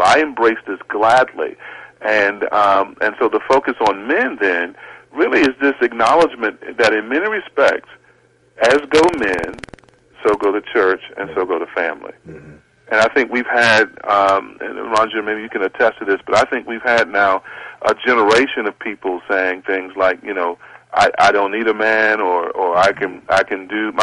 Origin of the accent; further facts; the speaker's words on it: Bible Belt, United States; The Christian upbringing I had was a nominal Christian upbringing. I grew up in the Bible Belt.